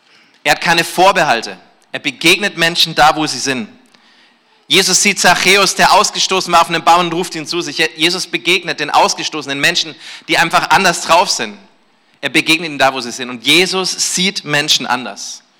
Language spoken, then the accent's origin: German; Neumarkt, Bavaria, Germany; Ich komme aus Neumarkt, wie gesagt, das ist einfach, wenn du die Autobahn weiterfährst und irgendwann die Sprache nicht mehr verstehst, dann bist du da. Wir sprechen eine andere Sprache hinter den 7 Bergen